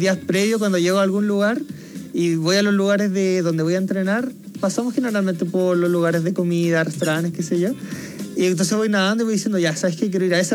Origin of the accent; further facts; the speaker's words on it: Antofagasta, Chile; yo siempre, como soy de Antofagasta, siempre hemos estado en el mar